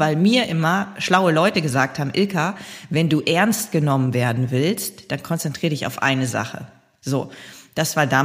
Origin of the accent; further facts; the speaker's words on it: Lower Saxony, Germany; Ostfriesland, wo ich herkomme